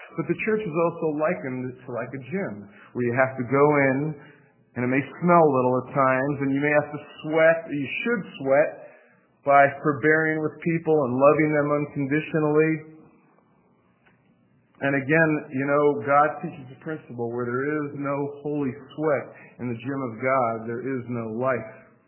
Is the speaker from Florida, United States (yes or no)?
yes; Florida, United States; now in Washington, United States; I was raised in South Florida. I'm a child of my culture and my parents that way. I'm now living in Northwest Washington. It's very different.